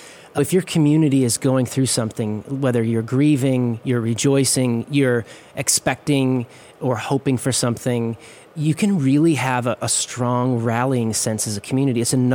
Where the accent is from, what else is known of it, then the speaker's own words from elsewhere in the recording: Galesburg, Illinois, United States; Yeah, originally from Galesburg, Illinois.